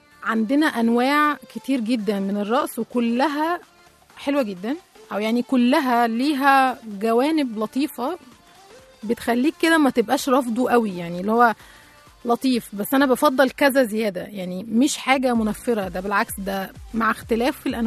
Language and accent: Arabic; Egypt; ولكن التشكيل بالمعنى اللي احنا عارفينه كمصريين مش موجود عند ناس كتير، يعني هو مش موجود اصلا غير في مصر.